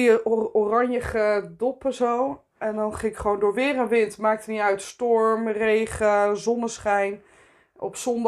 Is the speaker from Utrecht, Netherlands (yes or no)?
yes; Amersfoort, Utrecht, Netherlands; also born or lived in Rotterdam; now in Bergse Hoek, Netherlands; Sinds 5 jaar woon ik in Bergse Hoek, daarvoor Rotterdam. En daarvoor geboren en getogen in Amersfoort. Dus ik heb een reisje gemaakt en naar Zuid-Holland.